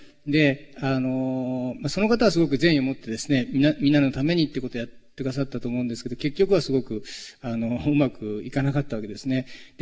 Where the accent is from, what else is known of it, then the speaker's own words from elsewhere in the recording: Fukuoka, Japan; 福岡から来ました